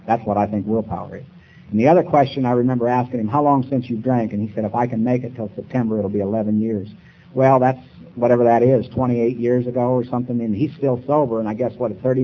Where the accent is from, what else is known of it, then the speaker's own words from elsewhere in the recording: Nebraska, United States; You know, where I grew up in Nebraska is textbook alcoholism.